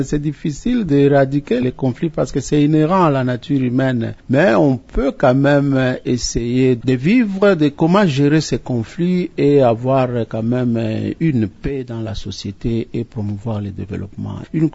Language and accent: French; DR Congo; l'affaire de la guerre chez nous au Congo, à l'Est surtout, et à Ituri, c'est une réalité qui est complexe